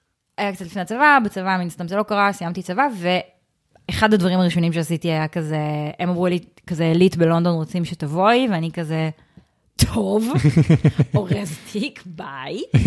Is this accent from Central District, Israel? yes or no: no; Haifa, Haifa District, Israel; אני גדלתי בחיפה, ובק דן, כאילו במרכז הקרמל ליד הבית ספר שלי